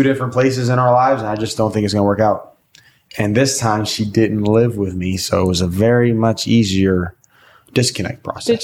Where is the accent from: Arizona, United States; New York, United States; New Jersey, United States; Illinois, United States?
New York, United States; New York City; I'm from New York City. I've been in LA. I've been to Miami a lot.